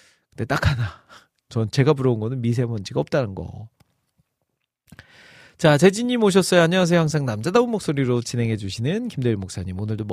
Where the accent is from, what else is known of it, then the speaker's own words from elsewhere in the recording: Iksan, North Jeolla, South Korea; 익산소동축제, 아, 또 저의 고향 아니겠습니까.